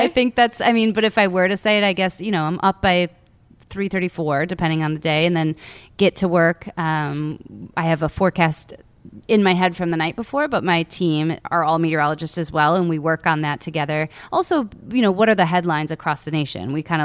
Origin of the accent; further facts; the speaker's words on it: Lake Michigan, United States; So I grew up on Lake Michigan and I watched thunderstorms come across the lake one summer.